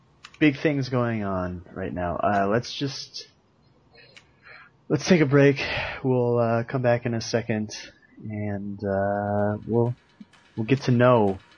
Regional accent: Portland, Oregon, United States; I'm also from Portland, Oregon, though. Wouldn't you know it?

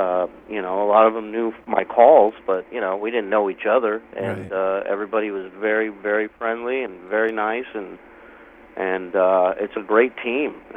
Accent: West Coast, United States; also born or lived in Israel; I grew up, I was born in Israel, but I grew up on the West Coast.

